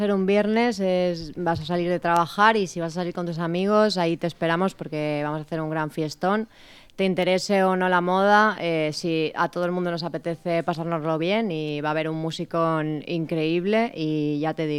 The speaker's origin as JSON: {"language": "Spanish", "town": "Rocafort", "region": "Valencian Community", "country": "Spain", "said": "Yo soy de Rocafort."}